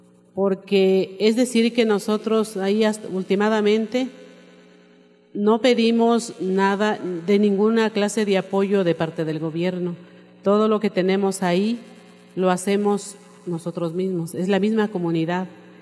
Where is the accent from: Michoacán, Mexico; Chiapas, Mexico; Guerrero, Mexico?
Chiapas, Mexico; Alcanfores; Yo soy de Alcanfores, la ranchería Huitepeque Alcanfores.